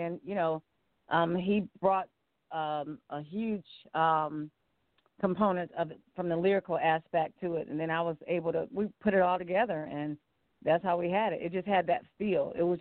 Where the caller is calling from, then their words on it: Cleveland, Ohio, United States; I'm calling from Cleveland, Ohio.